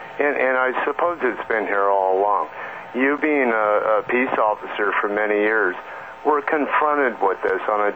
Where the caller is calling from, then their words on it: Hot Springs, Arkansas, United States; Hi, Kevin. … outside of Hot Springs, Arkansas again.